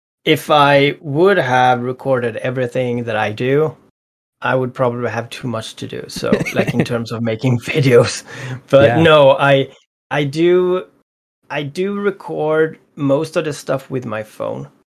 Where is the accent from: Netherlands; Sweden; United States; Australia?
Sweden; English is a second language; I'm very bad at explaining, especially like in English. I'm from Sweden, so trying to find the right words at times is hard for me.